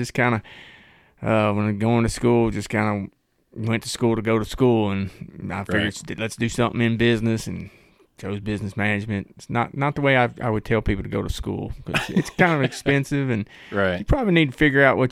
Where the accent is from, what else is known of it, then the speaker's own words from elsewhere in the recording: White House, Tennessee, United States; now in Bowling Green, United States; I was born, you know, somewhere around Nashville. I don't remember what hospital it was, but grew up in White House, Tennessee. Ended up in Bowling Green just from, you know, going to school here.